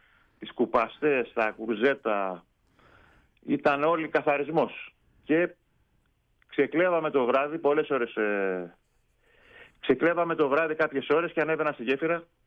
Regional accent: Kos, South Aegean, Greece; also born or lived in Kalymnos

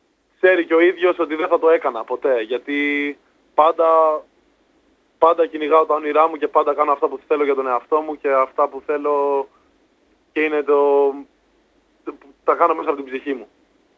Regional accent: Greece; Πραγματικά που είμαι Έλληνας είμαι περήφανος και το δείχνω

